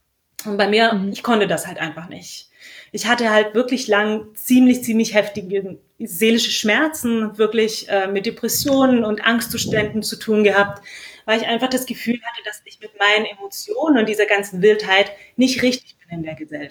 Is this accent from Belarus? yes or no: yes; Belarus; ich bin in Weißrussland aufgewachsen